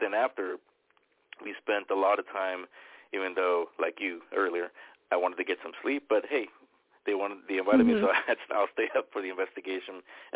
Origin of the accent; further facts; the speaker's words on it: San Francisco, California, United States; It was in my home that I grew up in San Francisco. I call it the Haunted Mansion because it was at the end.